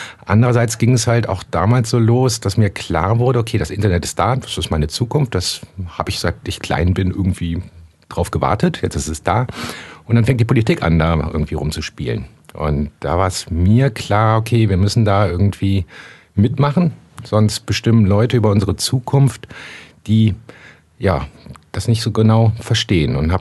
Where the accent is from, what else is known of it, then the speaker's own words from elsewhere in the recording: Bonn, North Rhine-Westphalia, Germany; Na, vor Ort von Bonn.